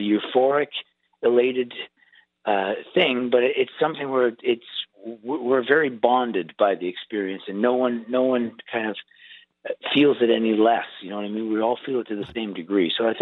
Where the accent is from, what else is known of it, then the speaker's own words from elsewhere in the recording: Canada; I'm a Canadian, so I'm the foreigner in the band